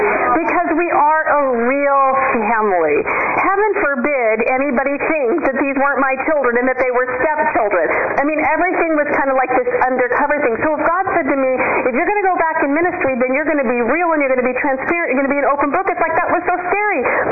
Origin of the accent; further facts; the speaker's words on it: California, United States; Well, I was from Southern California, then Central California. Now I lived in Northern California